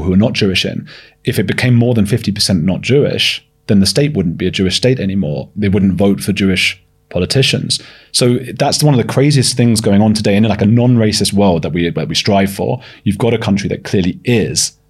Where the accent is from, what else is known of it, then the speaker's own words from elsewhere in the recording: London, United Kingdom; So I grew up in North London, which is where most Jewish people grew up.